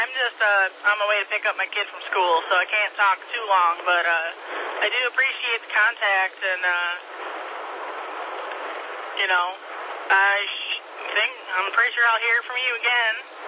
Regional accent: Michigan, United States; now in Greer, United States; I am in Greer, South Carolina, so wasn't sure. I heard some accents in there, and I'm originally from Michigan, so I have no direction of where the accents are, you know?

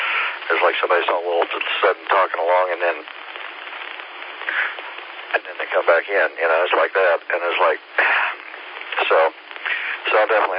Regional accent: Titusville, Florida, United States; Well, I grew up in Titusville.

